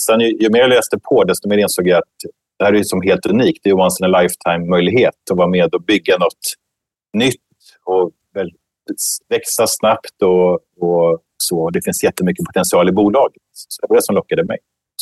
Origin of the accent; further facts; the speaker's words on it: Lindesberg, Örebro County, Sweden; now in Stockholm, Sweden; jag växte upp i Västmanland, i Lindesberg, men bor nu för tiden i Stockholm.